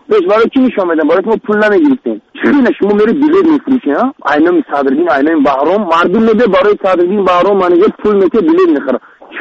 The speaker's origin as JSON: {"language": "Persian", "country": "Tajikistan", "said": "در همین تاجیکستان ما چقدر لحجه هست"}